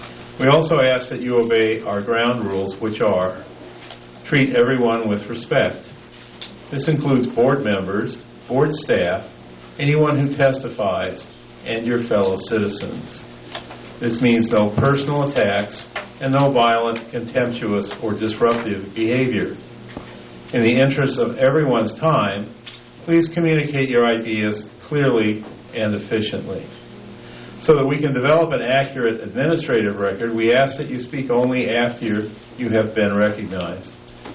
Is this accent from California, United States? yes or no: yes; Bishop, California, United States; I'm from Bishop, and I am the chair.